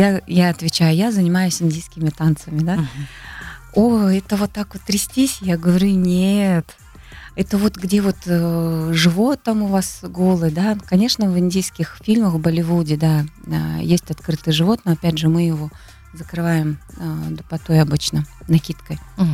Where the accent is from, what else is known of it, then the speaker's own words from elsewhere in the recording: Sherlovaya Gora, Zabaykalsky Krai, Russia; Сама я родом из Забайкальского края, выросла в военном городке в Шерловой, училась в Шерловой горе, то есть это Борзинский район, у меня большинство родни мои находятся в Борзе.